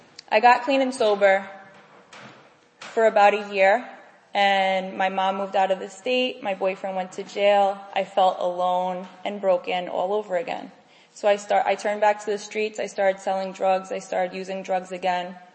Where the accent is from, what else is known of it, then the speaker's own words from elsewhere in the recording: New York, United States; I'm 29 and I'm from New York.